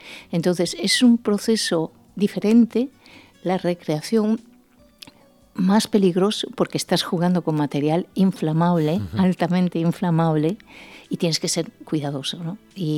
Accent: Galicia, Spain; now in Valencia, Spain; Yo soy gallega, pero llevo unos años muy vinculada a esta ciudad que me ha acogido siempre con los brazos abiertos

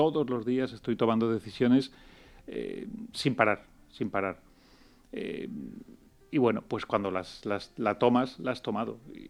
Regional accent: Valencian Community, Spain; Somos muy valencianos, pero somos españoles, que nadie piense otra cosa.

